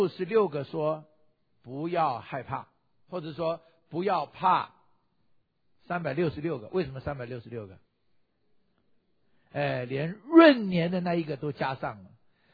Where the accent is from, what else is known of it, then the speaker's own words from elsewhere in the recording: China; 我们都是中国人，我们又不是犹太人